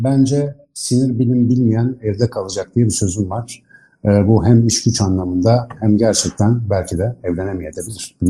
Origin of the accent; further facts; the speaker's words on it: Ankara, Turkey; Ankaralıyım. Üniversitede biyoloji okudum.